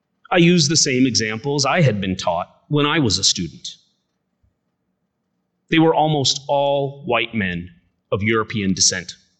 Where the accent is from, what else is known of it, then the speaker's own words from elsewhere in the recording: India; now in United States; I don't need football to feel American today. I know that I'm American and that I'm Indian. And I'm very proud of both. But I will never forget that as a little brown kid with an accent trying to find his place